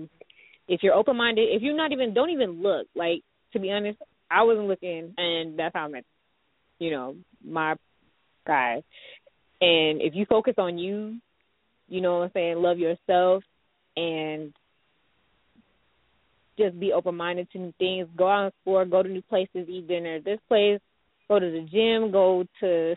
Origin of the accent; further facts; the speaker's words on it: Pittsburgh, Pennsylvania, United States; also born or lived in Florida; So I was in Florida, Virginia. I grew up in Pittsburgh.